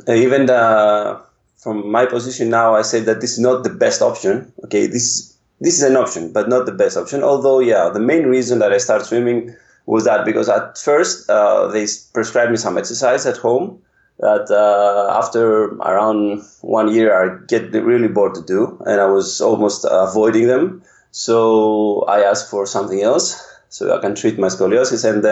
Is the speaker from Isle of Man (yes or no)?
no; Athens, Attica, Greece; born there; English is a second language; I was born in Greece in 1981, Athens.